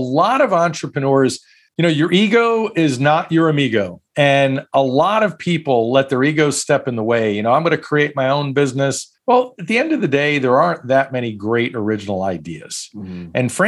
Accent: Brooklyn, New York, United States; I said, I'm from Brooklyn. I could sell anything.

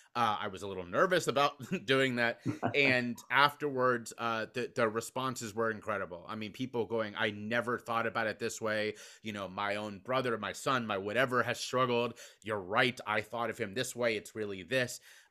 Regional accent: Cincinnati, Ohio, United States; a very well-known and respected speaking opportunity in my hometown of Cincinnati, Ohio.

